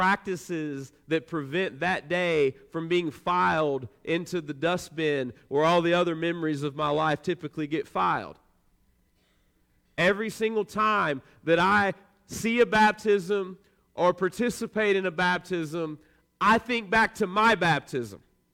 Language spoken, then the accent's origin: English; Dothan, Alabama, United States; I was driving around my hometown, Dothan, Alabama.